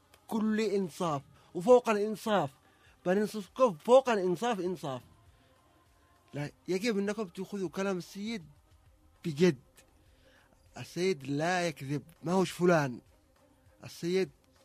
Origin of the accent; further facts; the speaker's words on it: Yemen